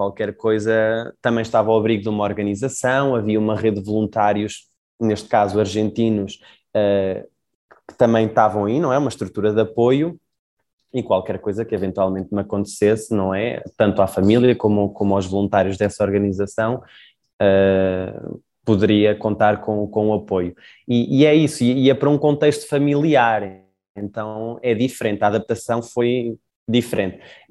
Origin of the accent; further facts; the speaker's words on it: Leiria, Portugal; moved away; Sendo português e vindo de uma cidade que nem é uma metrópole, eu sou natural de Leiria, então de por si também é uma cidade também relativamente pequena, e vim para uma capital latino-americana